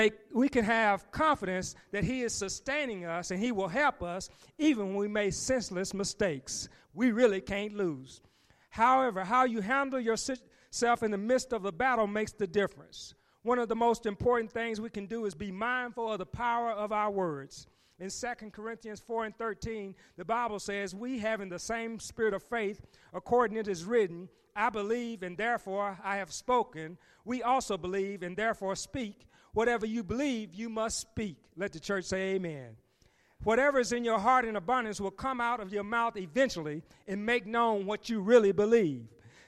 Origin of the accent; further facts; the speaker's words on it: Huntsville, Alabama, United States; I remember growing up in Huntsville, Alabama there, my mom used to turn on the radio, the gospel hours.